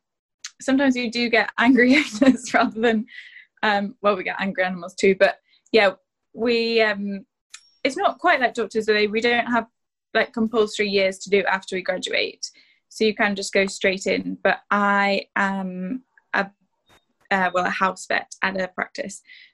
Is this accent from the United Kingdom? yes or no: yes; Northern Ireland, United Kingdom; That's so I'm from Northern Ireland, and then I went to university in London.